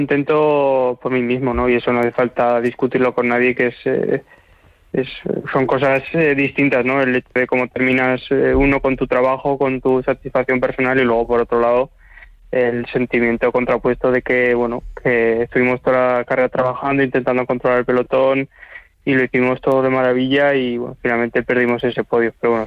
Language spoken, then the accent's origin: Spanish; Aragon, Spain; nos hemos juntado los cuatro que no solo somos de Aragón, sino de la misma provincia, de una edad muy parecida.